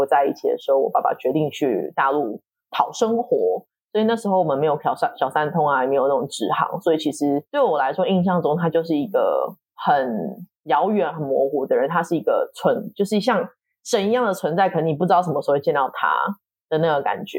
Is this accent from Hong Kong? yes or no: no; Taiwan; 因为我觉得我们是台湾人的时候